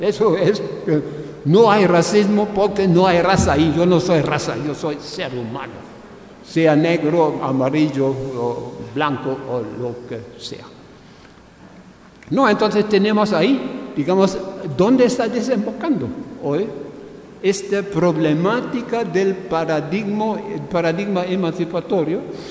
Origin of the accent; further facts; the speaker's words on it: Germany; Spanish is a second language; Yo soy alemán, entonces yo no puedo pensar la decolonialidad sin la decolonialización de los europeos, de nosotros.